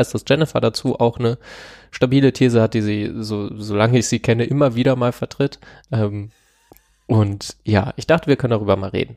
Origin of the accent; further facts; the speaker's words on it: Lower Saxony, Germany; Ich komme ja aus Niedersachsen